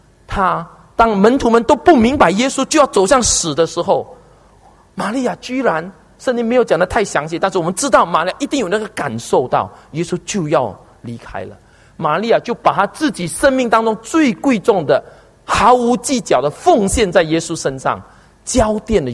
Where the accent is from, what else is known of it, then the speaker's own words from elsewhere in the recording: China; 中国人，我们华人眼睛是黑的，我们心是红的。